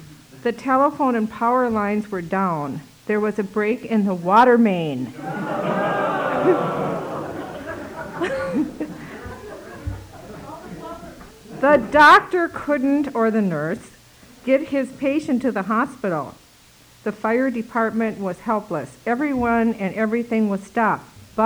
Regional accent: Minneapolis, Minnesota, United States; when I was a young child growing up in Minneapolis and all the fun I had in the snow

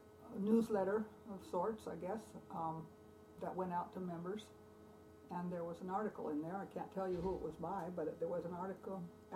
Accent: Rosemead, California, United States; I was born in California and hadn't gone very far from California.

